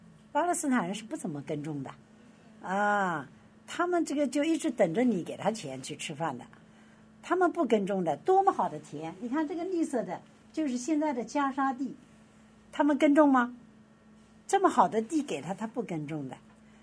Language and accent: Chinese; Luhe, Guangdong, China; 在一些的山上，我的老家陆河啊，有一个那个其实有一个那个旅游的地